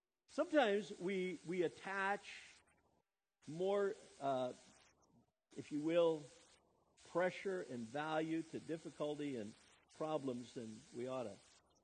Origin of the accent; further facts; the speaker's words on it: Cottage Grove, Wisconsin, United States; I grew up in near Madison, Wisconsin, eventually Cottage Grove, and we had a little town.